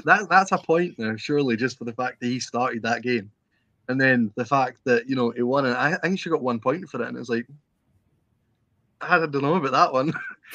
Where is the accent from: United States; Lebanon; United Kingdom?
United Kingdom; Scotland; But, I mean, I'm Scottish, so I'm not going to complain at all whatsoever.